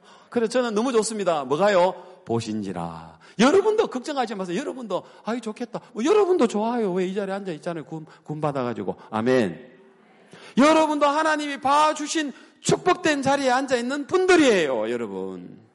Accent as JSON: {"language": "Korean", "town": "Hapcheon", "region": "South Gyeongsang", "country": "South Korea", "tie": "born or raised there", "lives_now": "Daegu, South Korea", "said": "합천이 고향이에요. 합천 가요. 합천에서 대구로 나와가지고 왜 나왔느냐? 우리 원래 고향이 있어요. 해인사 그 절 위에 하늘 아래 첫 동네예요."}